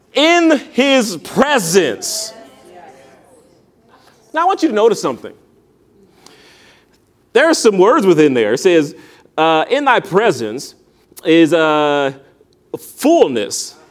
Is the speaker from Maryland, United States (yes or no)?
no; Detroit, Michigan, United States; And I know this, you know, growing up in Detroit, and I don't know, this might have been in your neck of the woods or so